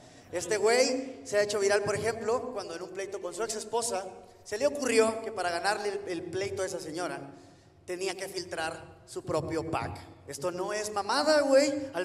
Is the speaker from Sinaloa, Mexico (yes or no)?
yes; Culiacán, Sinaloa, Mexico; para mí, que soy del norte, soy de Culiacán, Sinaloa.